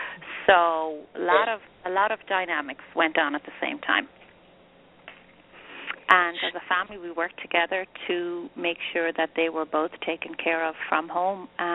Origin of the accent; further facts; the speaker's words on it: Ireland; So I was the youngest of 10 daughters, born and raised in Ireland.